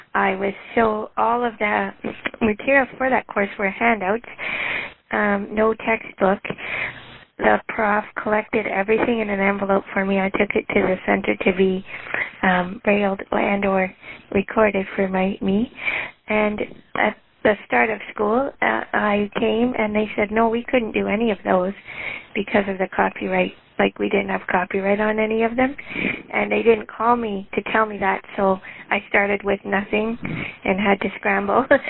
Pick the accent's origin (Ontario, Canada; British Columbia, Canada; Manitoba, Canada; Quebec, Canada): Ontario, Canada; I'm from Ontario.